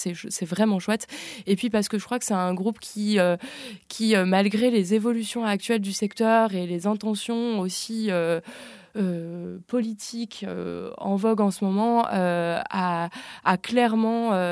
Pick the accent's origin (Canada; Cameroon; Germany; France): France; Paris, Île-de-France; je suis parisienne d'origine et je suis arrivée sur le territoire il y a 3 ans maintenant, un peu plus